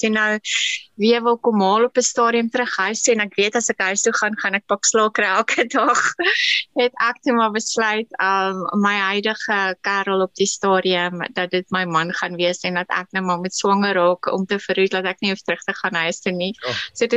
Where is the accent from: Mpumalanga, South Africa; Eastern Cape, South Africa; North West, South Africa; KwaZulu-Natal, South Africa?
KwaZulu-Natal, South Africa; born there; ek is in Natal gebore. Ek was een van 5 kinders